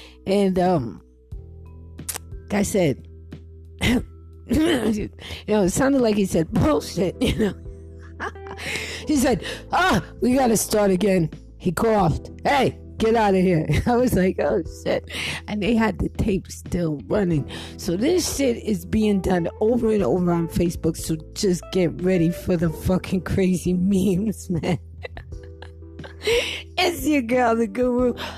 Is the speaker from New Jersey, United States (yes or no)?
yes; New Jersey, United States; And I'm from Jersey.